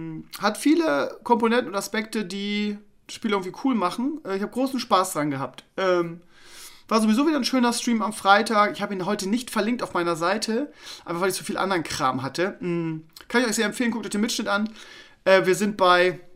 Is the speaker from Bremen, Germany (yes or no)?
yes; Bremen, Germany; Also, ich tendiere mal dazu, als Bremer ein bisschen bescheidener zu sein.